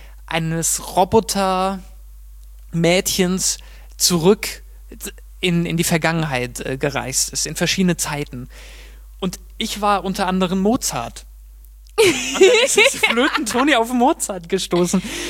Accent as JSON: {"language": "German", "town": "Mainz", "region": "Rhineland-Palatinate", "country": "Germany", "tie": "born or raised there", "lives_now": "Munich, Germany", "said": "in einer größeren Stadt zu sein, in der es ähnliche Züge gibt wie in Mainz, wie in meiner Heimat."}